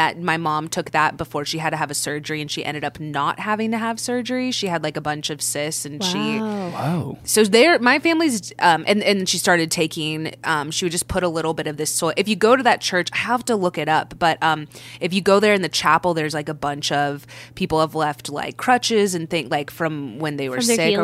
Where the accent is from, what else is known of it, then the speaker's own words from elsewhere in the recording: Texas, United States; Well, it was really interesting growing up in Texas, like going to high school in Texas, because we were Catholic, but the majority of the kids, like all the popular kids were Baptist.